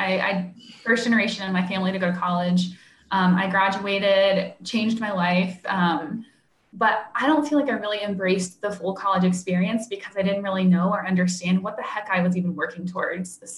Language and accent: English; Florida, United States; I grew up in Central Florida, super small town, like cows in my backyard, really wow.